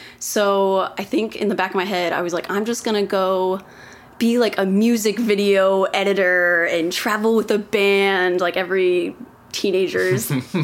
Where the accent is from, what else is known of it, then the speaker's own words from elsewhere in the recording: Oklahoma City, Oklahoma, United States; I am from Oklahoma City, Oklahoma. The wonderful Midwestern, the most Midwestern city in the world, where absolutely nothing happens.